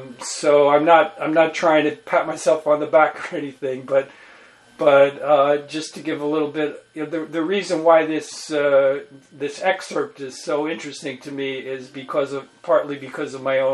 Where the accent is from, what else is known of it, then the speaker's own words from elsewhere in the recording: Brooklyn, New York, United States; I grew up in Brooklyn, and I grew up in a community that was split between Italians and Jews.